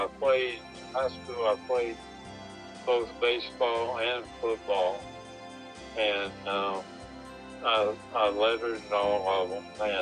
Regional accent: San Antonio, Texas, United States; also born or lived in Florida; Well, my family moved several times while I was young, but I spent the first years till I was in the sixth grade in Florida, and then they moved to Texas, and I went to junior high and high school in San Antonio, Texas.

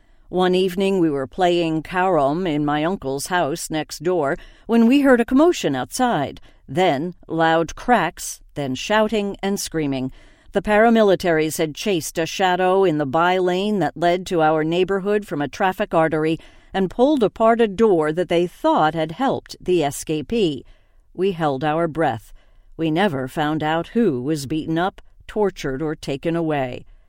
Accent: Jammu and Kashmir, India; The soul-crushing 70-day-long curfew that I experienced growing up in Kashmir never really leaves you.

